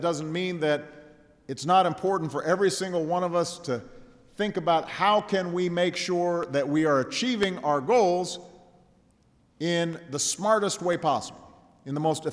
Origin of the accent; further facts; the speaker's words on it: Chicago, Illinois, United States; In my hometown, the Chicago River, you probably could not find anything alive in there 4 decades ago.